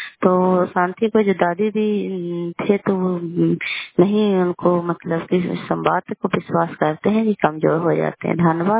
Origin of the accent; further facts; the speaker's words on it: Kalyanpur, Bihar, India; घर कल्याणपुर वाली बिलसी पंचायत प्रखंड चंडी जिला ललंदा का निवासी हूँ।